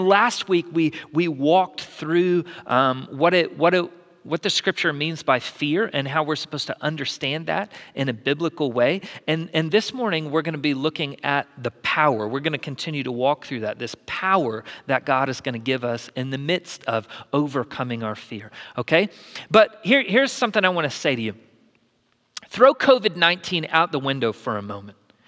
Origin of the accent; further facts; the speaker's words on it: Dallas, Texas, United States; I grew up in the Dallas area, and from really the age of 10 all the way through high school, played at the highest club level.